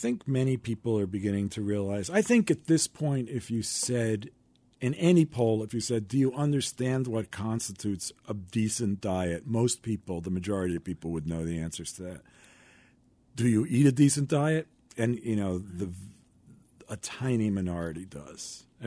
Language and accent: English; New York, United States; also born or lived in Massachusetts; I lived in New York. I grew up in New York. I was exposed to a lot of great food. And then I went to school in Massachusetts